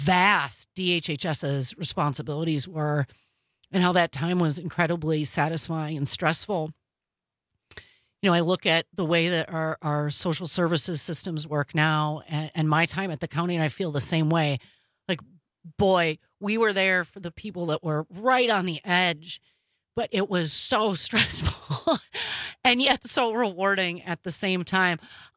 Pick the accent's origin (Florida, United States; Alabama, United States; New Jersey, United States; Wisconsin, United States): Wisconsin, United States; Milwaukee; the city and county of Milwaukee. It's a special place. It's my hometown